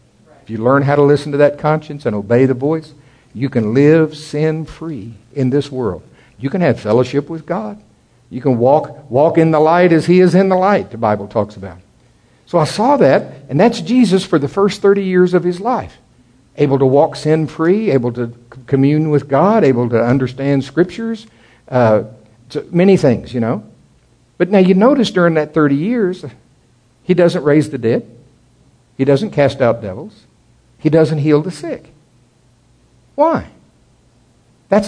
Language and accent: English; Oklahoma, United States; This thing, now see, I'm from Oklahoma. I know tornadoes.